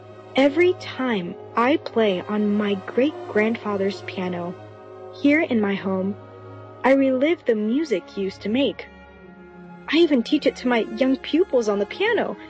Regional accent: Waco, Texas, United States; from Waco, Texas, and this is my classical story.

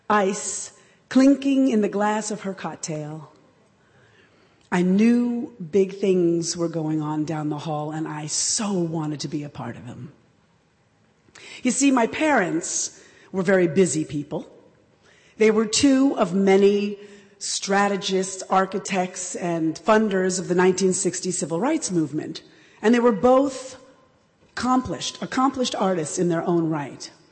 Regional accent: New York City, New York, United States; Growing up in New York City, in the 1960s and 70s, Upper West Side, the liberal mecca of Manhattan, my parents would organize meetings and throw parties that would go on way past my bedtime.

